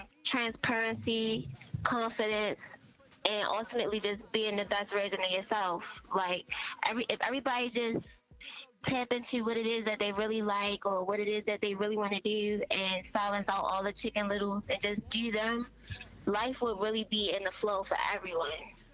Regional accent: Baltimore, Maryland, United States; I'm from Baltimore, Maryland.

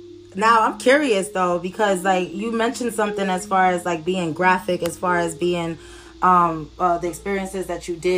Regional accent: Brownsville, New York, United States; I grew up in Brownsville, and you know, Brownsville, as you know, is not really a beautiful neighborhood.

